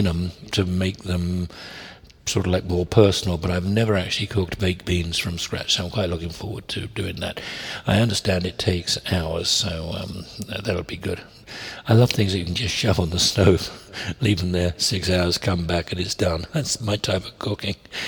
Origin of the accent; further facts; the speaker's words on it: United Kingdom; Because I'm British, you see, it's down with the British.